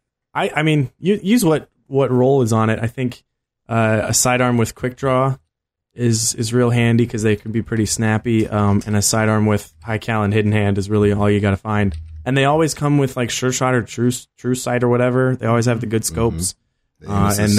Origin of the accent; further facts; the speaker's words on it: Midwest, United States; look, I'm from the Midwest, all right? Ranch dressing is like in my bloodstream.